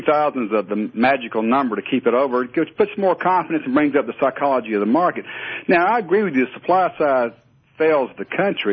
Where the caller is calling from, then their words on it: Atlanta, Georgia, United States; from Atlanta.